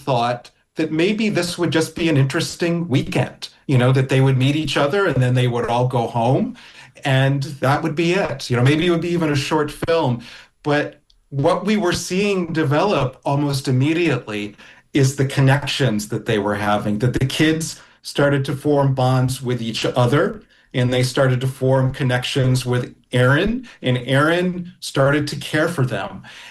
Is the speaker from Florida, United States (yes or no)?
no; New York City, New York, United States; I knew him, and I'm from New York City, and I was spending some time in Seattle.